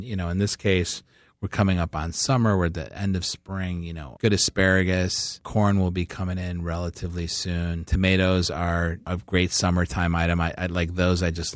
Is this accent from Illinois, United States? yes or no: yes; Chicago, Illinois, United States; I think because I grew up in Chicago, I'm like a sausage person.